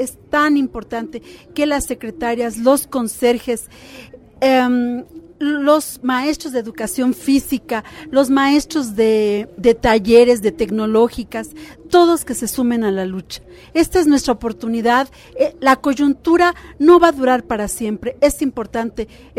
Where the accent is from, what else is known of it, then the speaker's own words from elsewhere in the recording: Mexico City, Mexico; Eso que nosotros somos del Distrito Federal.